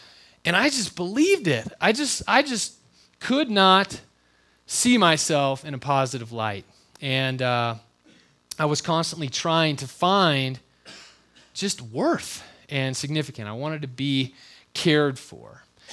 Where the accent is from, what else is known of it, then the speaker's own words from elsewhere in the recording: California, United States; And I grew up in California, and Braun finally gave in and went to California with me.